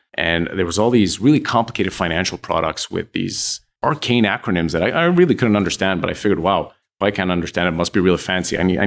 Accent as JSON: {"language": "English", "town": "Montreal", "region": "Quebec", "country": "Canada", "tie": "born or raised there", "said": "Montreal, born and raised."}